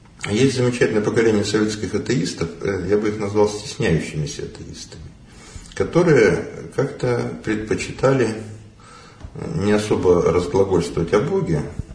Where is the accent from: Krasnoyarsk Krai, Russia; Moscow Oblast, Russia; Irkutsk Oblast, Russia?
Krasnoyarsk Krai, Russia; Boguchany; Я вырос в Сибири, на Ангаре. И там не было храма, у нас в Богучанах, в селе Богучанах, где прошло мое школьное детство.